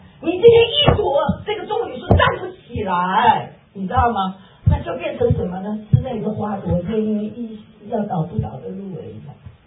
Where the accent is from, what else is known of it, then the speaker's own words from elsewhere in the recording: South Korea; Chinese is a second language; 我们韩国人也美美美